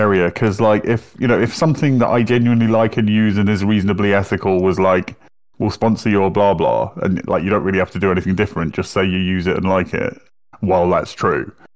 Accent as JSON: {"language": "English", "country": "United Kingdom", "said": "And like, we're not used to it as British people, because we've got the BBC."}